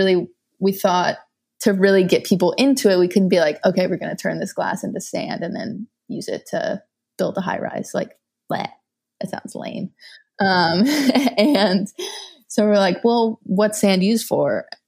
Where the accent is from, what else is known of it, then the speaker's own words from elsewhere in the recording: Louisiana, United States; I grew up in Louisiana without access to recycling, without the knowledge of why it was even important, what it meant.